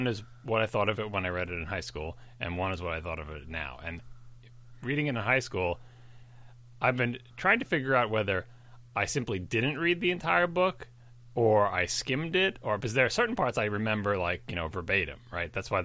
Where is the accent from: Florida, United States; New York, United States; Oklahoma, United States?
New York, United States; growing up on Long Island, you go into the city to just do, you know, city stuff, like everybody does all the touristy things